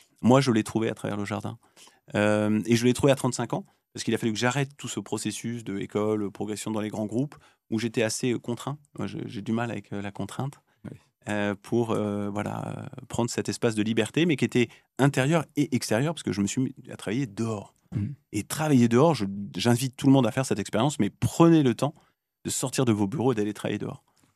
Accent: Versailles, Île-de-France, France; moi, j'ai grandi à Versailles.

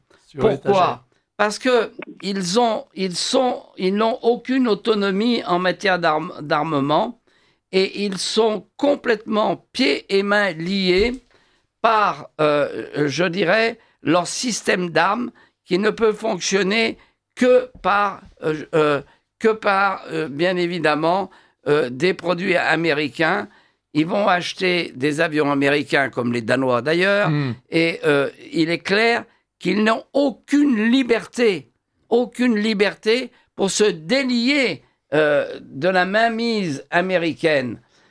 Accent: France; parler du couple franco-allemand chez nous, en France, c'est une illusion.

